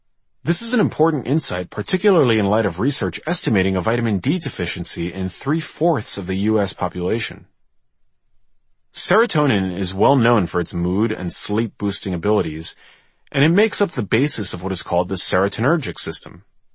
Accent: New York City, New York, United States; Growing up in New York City, I would always feel my spirits drop come the fall.

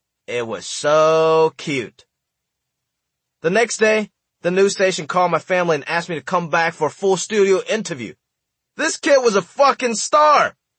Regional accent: Hong Kong; English is a second language; I've always felt like an outsider, even as a Chinese kid growing up in Hong Kong. Hong Kong was a thriving British colony with its own government, and people in Hong Kong often looked down at their neighbors from mainland China.

